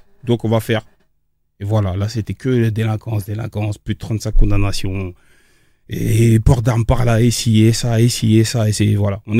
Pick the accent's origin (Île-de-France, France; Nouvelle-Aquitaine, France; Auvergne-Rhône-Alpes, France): Île-de-France, France; Aubervilliers; j'ai grandi à Aubervilliers, je suis arrivé à Villiers-le-Bel.